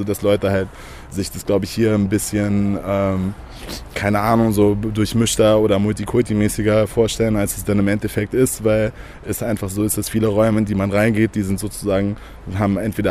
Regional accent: Texas, United States; ich bin in Texas aufgewachsen, das ist natürlich irgendwie eine Sache für sich.

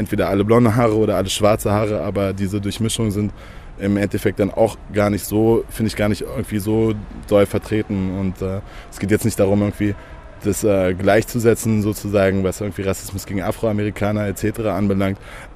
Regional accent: Texas, United States; ich bin in Texas aufgewachsen, das ist natürlich irgendwie eine Sache für sich.

